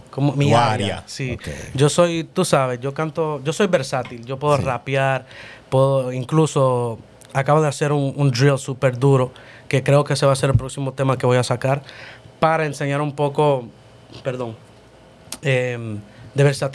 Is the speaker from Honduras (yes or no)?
yes; Honduras; born there; yo nací en Honduras, mis padres son hondureños y ya, somos catrachos.